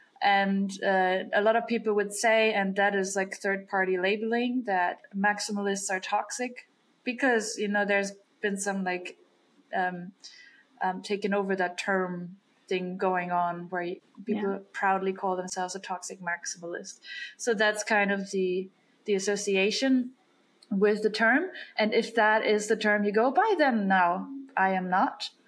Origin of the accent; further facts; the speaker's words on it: Germany; moved away as an adult; I grew up in Germany. Then I left Germany at 18 years old.